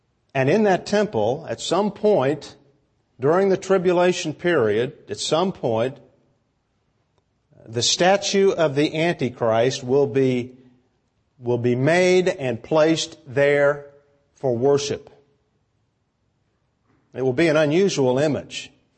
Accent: Kansas City, Missouri, United States; When I was a boy growing up in Kansas City, my father once took me downtown to see Blackstone the Magician.

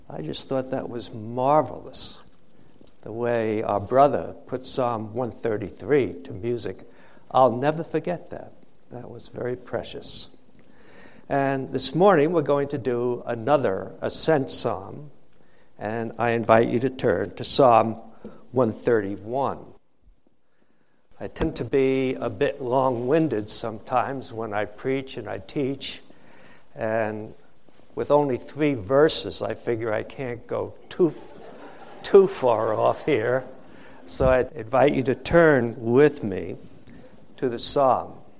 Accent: New Jersey, United States; accent: Jersey; to thank Pastor Hayes for entrusting to me, with my Jersey accent, the sacred lectern

